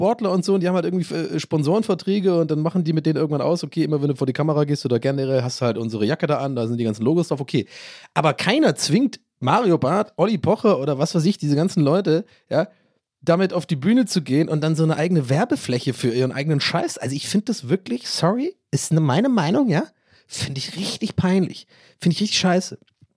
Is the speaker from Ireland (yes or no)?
yes; Ireland; aus meiner Sicht als Ire, der aber eigentlich der deutscheste Ire ist aller Zeiten